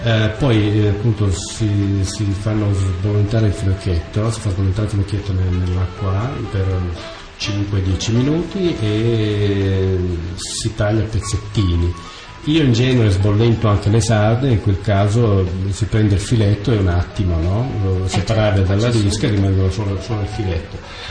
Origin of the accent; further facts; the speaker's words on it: Sicily, Italy; Ma io ovviamente da buon siciliano so fare bene la pasta con le sarde